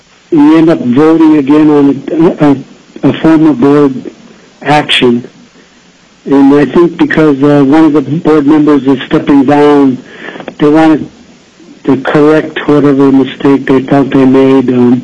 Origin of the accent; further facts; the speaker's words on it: Huslia, Alaska, United States; now in Fairbanks, United States; I was originally from Hoosier, but I live here in Fairbanks, supporting my children's college education.